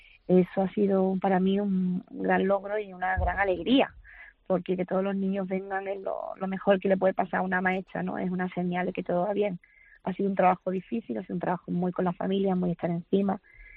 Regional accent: Benalmádena, Andalusia, Spain; se vuelve a desarrollar otra vez aquí en mi pueblo, en Benalmádena, con muchos elementos malagueños muy importantes, ¿no? Que va a tener muchas escenas costumbristas que los malagueños vamos a disfrutar mucho, seguro.

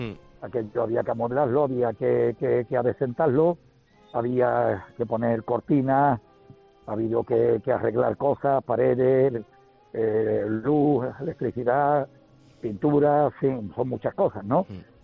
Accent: Huelva, Andalusia, Spain; Nosotros somos de Huerva

